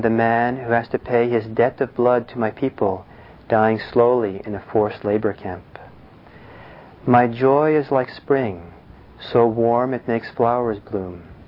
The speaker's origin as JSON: {"language": "English", "town": "Los Angeles", "region": "California", "country": "United States", "tie": "born or raised there", "said": "but growing up in Los Angeles in the 60s, you know, every day in the second or third page of the newspaper, there'd be all the photographs of all the guys who'd been killed."}